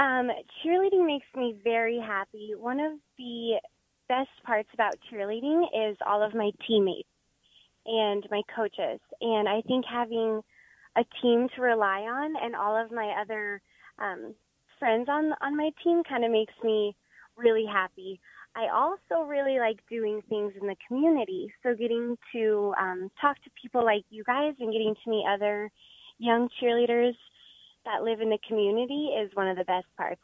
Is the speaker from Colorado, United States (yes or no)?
yes; Littleton, Colorado, United States; I was born and raised in Littleton, Colorado